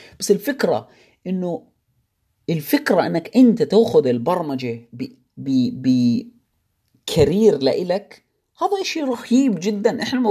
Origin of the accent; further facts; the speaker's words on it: Jordan; طبعا التوجيهي للأسف عندنا بالأردن